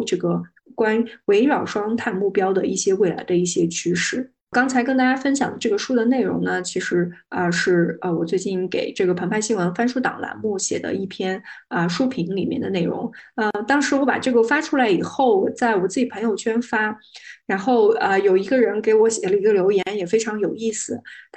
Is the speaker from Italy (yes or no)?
no; Xinjiang, China; 最近我回到我的老家，我老家在新疆，我在这边避暑。